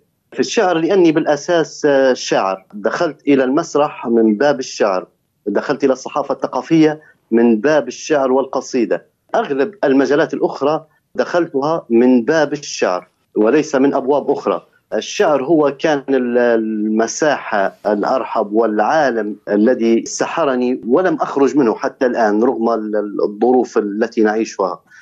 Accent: Libya; ما عندي أي صلة به يعني غير أني كنت مواطن ليبي تحت حكمه فقط. كليبي يعني مثل بقية الليبيين

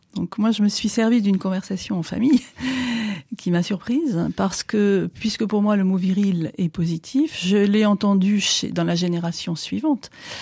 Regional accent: Southwest France, France; Je suis originaire du Sud-Ouest et dans cette zone, le viril est toujours avec mais correct.

